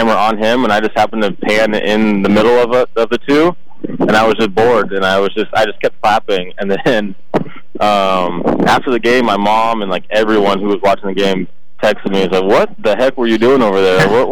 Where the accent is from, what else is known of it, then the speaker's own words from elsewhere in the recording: Las Vegas, Nevada, United States; it's cool knowing I'm from Vegas and knowing how many from Vegas there are.